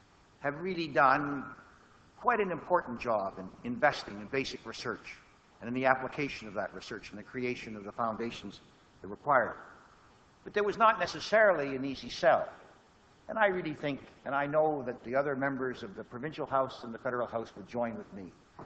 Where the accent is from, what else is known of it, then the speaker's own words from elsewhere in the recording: Windsor, Ontario, Canada; I am from Windsor.